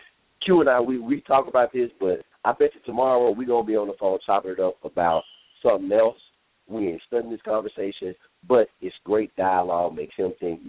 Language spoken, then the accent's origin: English; Chicago, Illinois, United States; Chicago. Like, that's the first thing I'm going to do as president. Like, I'm going to straighten out my hometown.